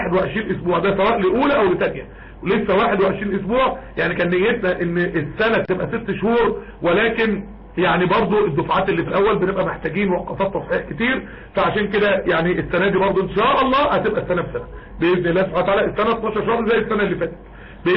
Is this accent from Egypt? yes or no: yes; Egypt; احنا عندنا في مصر